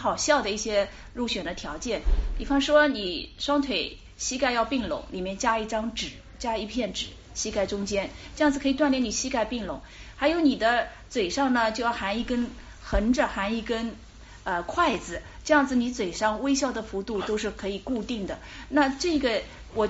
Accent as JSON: {"language": "Chinese", "country": "China", "said": "油盐就是我们中国人说鼻涕虫那种东西"}